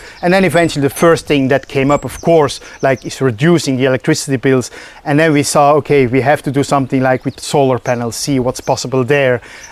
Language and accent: English; Belgium; moved away as an adult; now in Ireland; Originally, we're from Belgium, actually, and we moved over to Ireland, I think, about 9 years ago in 2014.